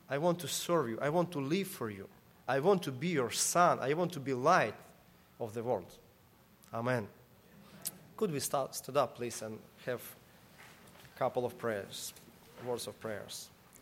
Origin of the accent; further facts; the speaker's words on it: Ukraine; moved away; I came from the Ukraine